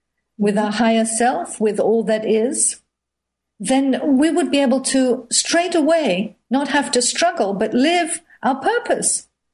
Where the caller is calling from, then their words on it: New Zealand; I'm calling in from New Zealand.